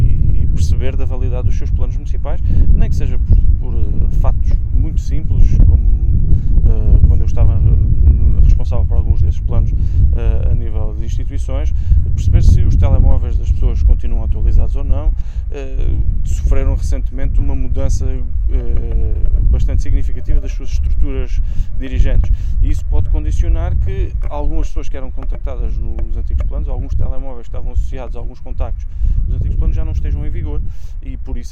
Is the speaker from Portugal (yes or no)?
yes; Azores, Portugal; é confortável para todos nós, como açorianos